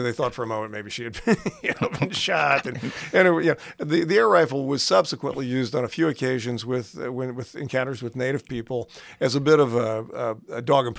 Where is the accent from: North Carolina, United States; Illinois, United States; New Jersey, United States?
Illinois, United States; Alton; So I did growing up in Alton and the Godfrey area.